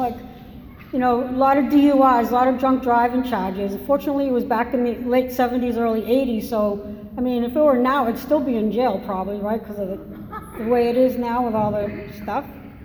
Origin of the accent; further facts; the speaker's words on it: Massachusetts, United States; now in Santa Barbara, United States; Oh, I have an accent. I'm originally from Massachusetts, not from Santa Barbara.